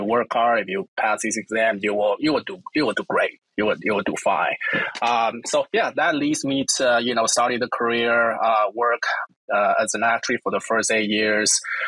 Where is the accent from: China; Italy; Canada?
China; Beijing; I was born and raised in Beijing, 20 million people. So very different sort of environment with, you know, towns and cities in the U.S. Grew up in a pretty typical intellectual family.